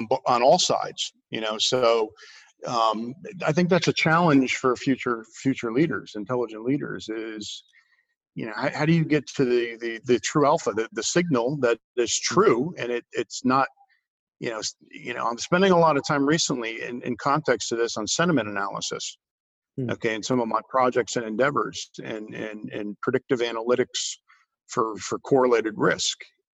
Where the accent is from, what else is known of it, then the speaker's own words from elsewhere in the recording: United States; now in China; especially for me being an American in this role in China now